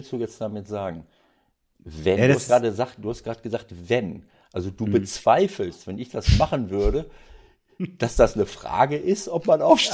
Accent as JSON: {"language": "German", "region": "North Rhine-Westphalia", "country": "Germany", "said": "Über Bielefeld würde mir das Herz bluten aus meiner Heimatregion."}